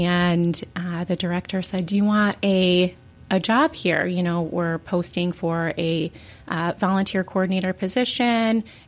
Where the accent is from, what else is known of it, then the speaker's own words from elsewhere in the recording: Calumet City, Illinois, United States; also born or lived in Hammond; So I was born in Hammond to two teenage parents. And so my parents were teenagers and very, very young. Grew up in Calumet City